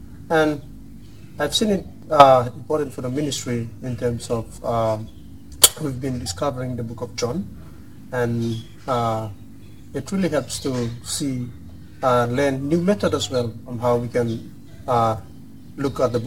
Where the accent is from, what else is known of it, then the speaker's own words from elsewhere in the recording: Solomon Islands; I'm from the Solomon Islands, and I've been in a family who's a Christian family, and it's 4 of us